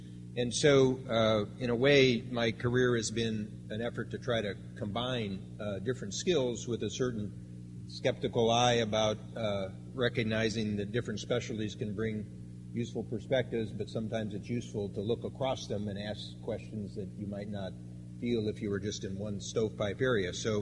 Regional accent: Naperville, Illinois, United States; But I grew up in Naperville, and I was born in 1953

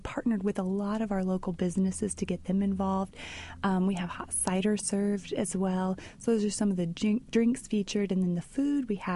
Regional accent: Yorktown, Indiana, United States; So I grew up in Yorktown, Indiana, and they had a really robust German program while I was there.

